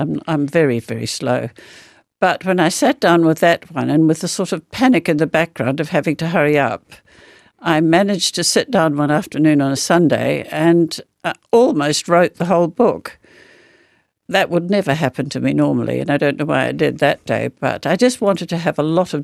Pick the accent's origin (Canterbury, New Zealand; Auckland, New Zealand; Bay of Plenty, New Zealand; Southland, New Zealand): Bay of Plenty, New Zealand; I grew up in the Kaingaroa Plantation, which is a very big forest in New Zealand of pine trees.